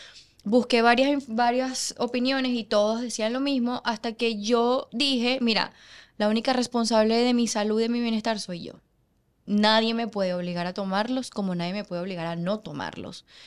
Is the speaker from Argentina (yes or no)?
no; Venezuela; moved away; Y estando en mi país, bueno, la crisis, todo lo que ocurre en Venezuela